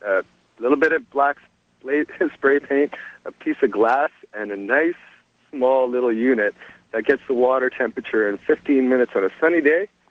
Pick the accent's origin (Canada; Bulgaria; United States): Canada; I'm from Canada myself